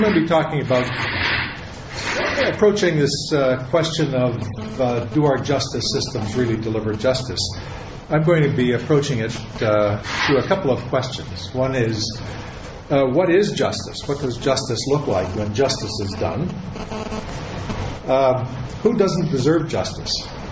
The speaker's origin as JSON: {"language": "English", "region": "Alberta", "country": "Canada", "tie": "born or raised there", "said": "I was born and raised in Alberta, somewhere near the mountains."}